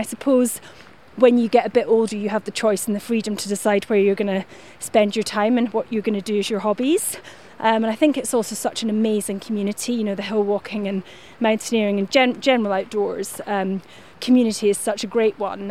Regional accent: Scotland, United Kingdom; also born or lived in London; I was away from Scotland for about a decade, living down in London for work.

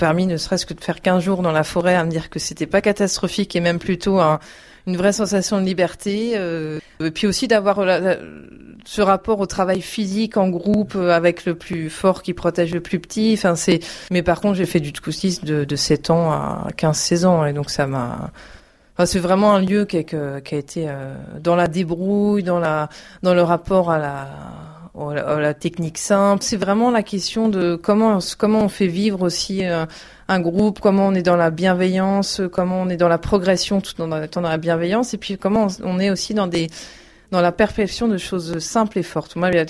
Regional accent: Caen, Normandy, France; je suis originaire de Caen, donc moi j'ai 3 enfants, 3 jeunes enfants, je suis mariée et donc j'ai 31 ans. Enfin, je suis arrivée sur Paris parce que mon mari travaille là-bas

